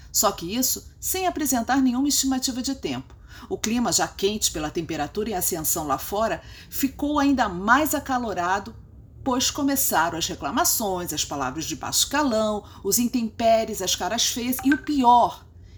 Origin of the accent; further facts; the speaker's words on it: Rio de Janeiro, Brazil; como boa carioca, legítima carioca que ama a sua cidade